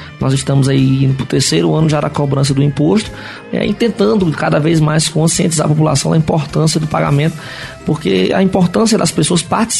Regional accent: Alto Alegre, Brazil; no município de Alto Alegre, onde eu fui criado

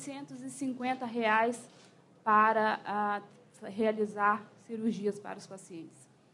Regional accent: Minas Gerais, Brazil; eu sou do estado de Minas Gerais. Meu município tem 4 mil habitantes.

